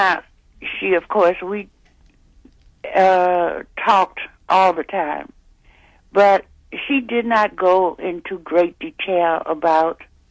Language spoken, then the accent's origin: English; Chicago, Illinois, United States; Now, just as an aside, we grew up in Chicago.